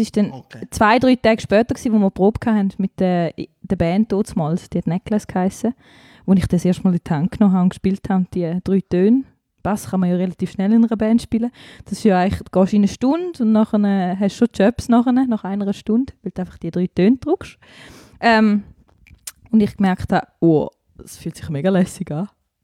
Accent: Croatia; born or raised there

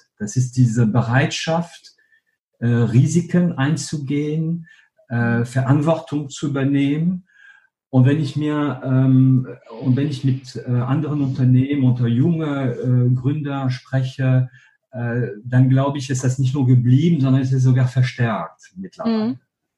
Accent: Hauts-de-France, France; German is a second language; wie man es hören kann, ich bin gebürtiger Franzose. Aufgewachsen bin ich in einem kleinen Dorf in Nordfrankreich. Mhm. Also für diejenigen, die Willkommen bei den Stis, der Film gesehen haben, dann bin ich einer, ich bin ein Sti.

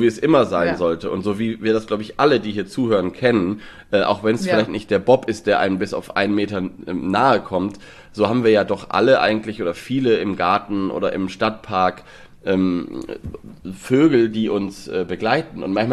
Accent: Lower Saxony, Germany; born there; komme ich ja gebürtig aus Niedersachsen

